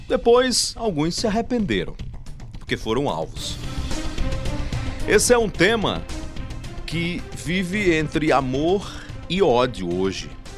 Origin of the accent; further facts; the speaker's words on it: Marizópolis, Paraíba, Brazil; eu era menino e saindo de Marisópolis, minha terra natal, para a zona rural